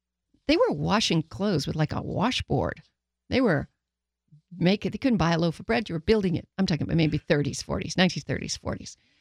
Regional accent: Canada; Hello, Canada. You know I'm Canadian too.

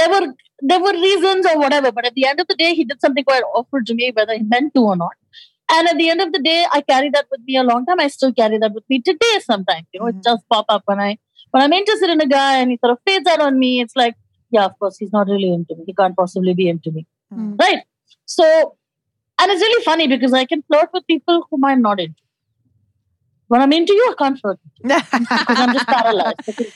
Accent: India; one of the weird things about India is that one of the ways where we are different from the West is we have there's a acceptable fat zone.

